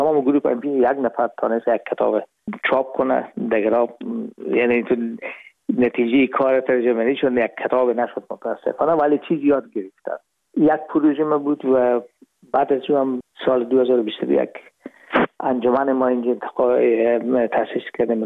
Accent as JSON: {"language": "Persian", "country": "Afghanistan", "moved": "yes", "said": "به داخل وطنم دوستا و خشاوند و رفقای قدیمی هستن که دوطلبانه همی کمکی که ما این جمع میکنیم به صحه عمل پیاده میکنن"}